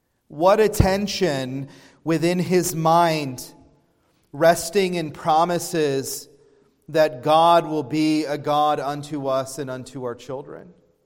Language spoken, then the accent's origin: English; Pennsylvania, United States; You know, I grew up in Northwest Pennsylvania. There was an Amish community that wasn't too far from where I lived.